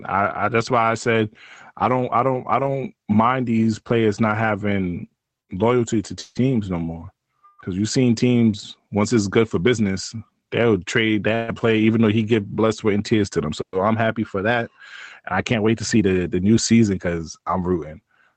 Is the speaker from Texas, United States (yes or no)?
no; New York, United States; That's why let's talk about Saquon, because we're from New York.